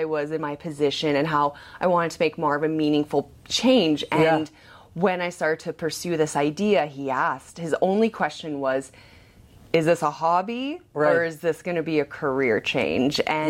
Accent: Medicine Hat, Alberta, Canada; I'm from Medicine Hat, Alberta.

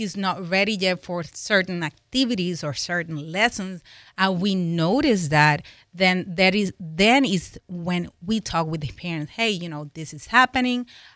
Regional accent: Puerto Rico; Also, I'm from Puerto Rico. I cannot talk about the same things I talk in Puerto Rico because it's different culture.

